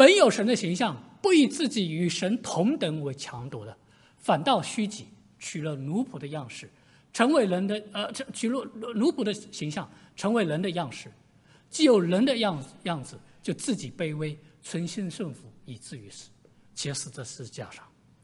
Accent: Zhejiang, China; 我来自浙江我老家是浙江，我小的时候是在农村长大的

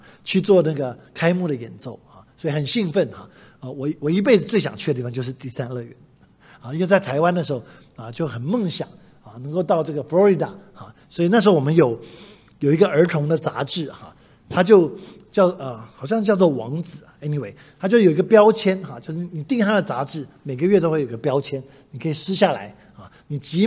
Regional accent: Anxi, Fujian, China; 我们家是在厦门旁边的一个山城，叫做安溪。很多人说这是什么地方出铁观音的有没有喝茶的人知道安溪铁观音，那就是我的家乡

